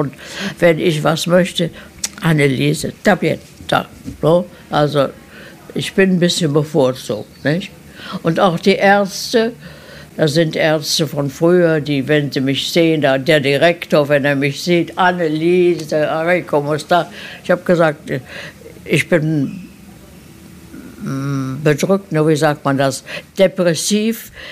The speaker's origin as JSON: {"language": "German", "country": "Germany", "lives_now": "Argentina", "said": "Ich bin Deutsche. Ich habe mich nicht argentinisiert. Nein."}